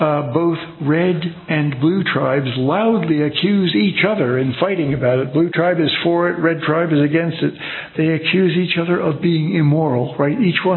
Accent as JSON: {"language": "English", "region": "Pennsylvania", "country": "United States", "lives_now": "California, United States", "said": "I'm from Pennsylvania myself, and you know, people come from all, and there, it wasn't so long ago, 50 years ago."}